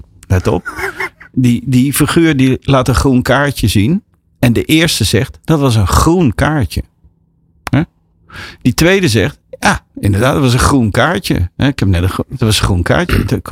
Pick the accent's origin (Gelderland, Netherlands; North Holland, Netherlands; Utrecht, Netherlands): Gelderland, Netherlands; Duiven; ik ben opgegroeid in Duiven. Dat is het Almere van het Oosten.